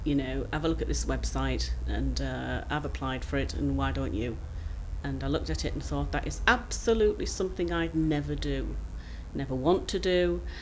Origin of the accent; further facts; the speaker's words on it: Middlesbrough, North East England, United Kingdom; I come from Middlesbrough. It's the 12:51. It's my date of birth.